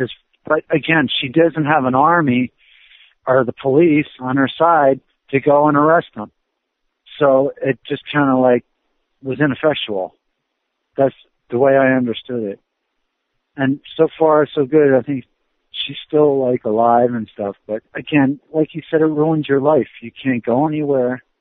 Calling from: California, United States; Eric, well, we're coming from California.

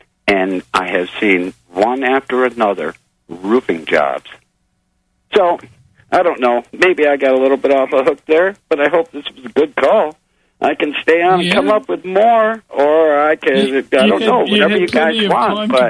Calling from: Eau Claire, Wisconsin, United States; I'm calling from Wisconsin, Eau Claire. All the soil here it's turning to sand.

